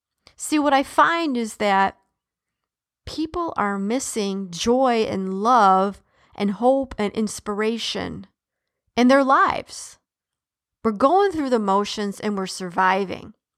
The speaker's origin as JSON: {"language": "English", "town": "Detroit", "region": "Michigan", "country": "United States", "tie": "born or raised there", "said": "See, growing up in Detroit, I'm a native Detroiter."}